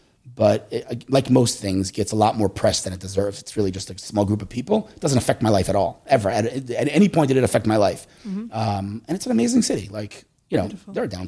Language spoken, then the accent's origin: English; Queens, New York, United States; now in Jerusalem, Israel; Like, again, like we came from Queens, so we had a big house.